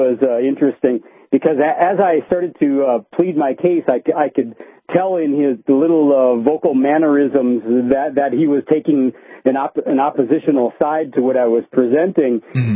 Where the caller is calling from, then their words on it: Albuquerque, New Mexico, United States; because I was calling from Albuquerque